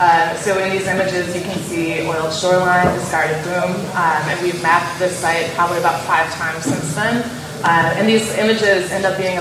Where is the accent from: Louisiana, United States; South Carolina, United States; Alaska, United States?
Louisiana, United States; I'm from Louisiana, where this is a huge issue.